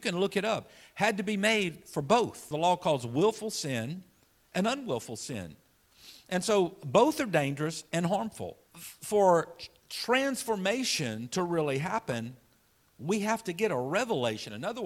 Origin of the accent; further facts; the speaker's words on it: Louisiana, United States; You know, we're from Louisiana. I've said this before. But, you know, growing up in our culture